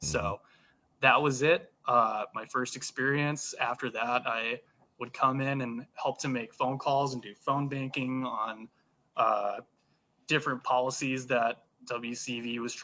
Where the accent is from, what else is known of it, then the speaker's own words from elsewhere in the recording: Random Lake, Wisconsin, United States; So I grew up in Random Lake, Wisconsin. I went to University of Wisconsin, Green Bay, majored in political science